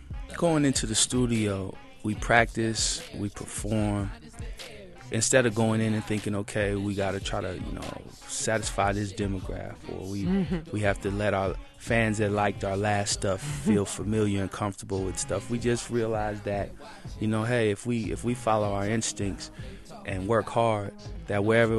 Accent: Seattle, Washington, United States; I'm from Seattle, Washington. I went to Meany Middle School

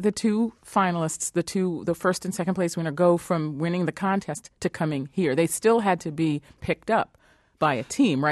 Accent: New York, United States; I'm sorry. I'm from New York. Okay. I can't help it.

